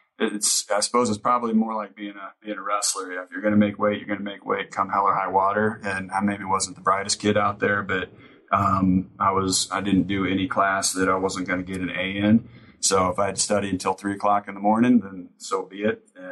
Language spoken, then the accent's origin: English; Nebraska, United States; I grew up in Nebraska, and you grow up worshiping the Huskers as a football team.